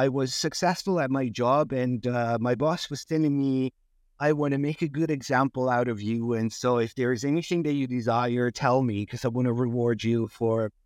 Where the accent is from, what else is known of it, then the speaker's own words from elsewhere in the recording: Italy; moved away as an adult; now in United Kingdom; So I'm from Italy originally. I moved to the UK in 2010